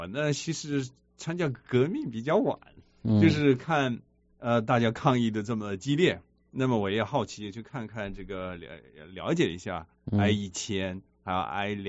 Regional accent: China; moved away as an adult; 因为我们从中国过来都是靠自己奋斗上来

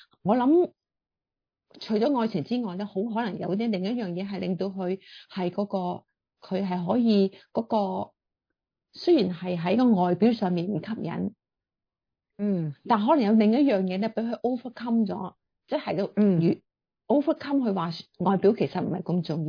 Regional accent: China; now in United States; 我哋而家喺美國嚇，我哋係中國人，我哋嚟到美國社會

